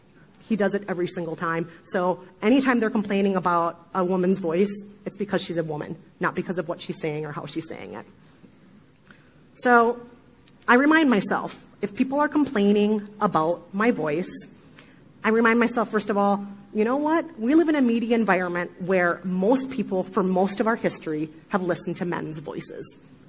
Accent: Midwest, United States; accent: Midwestern; And I remind myself that for every person who feels alienated, irritated, or upset by the sound of my horrible Midwestern accent, that there is somebody else out there who feels seen.

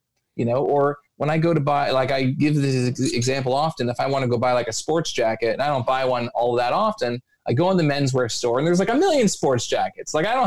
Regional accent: Canada; I say process because I'm Canadian

